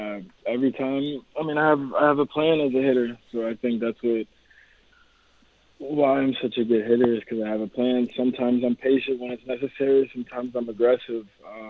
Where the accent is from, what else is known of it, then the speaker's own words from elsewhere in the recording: Florida, United States; which was Miami, just because I'm from Florida